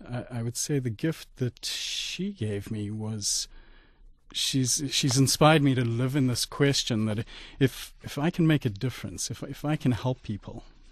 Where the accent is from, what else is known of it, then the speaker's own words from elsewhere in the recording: Zimbabwe; I grew up in Zimbabwe. At the time, it was called Rhodesia.